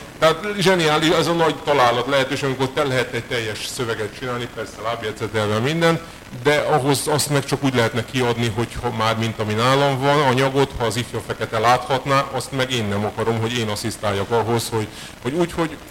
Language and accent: Hungarian; Szeged, Csongrád-Csanád, Hungary; meg én Szegedről, tőzsgyökeres szegedi vagyok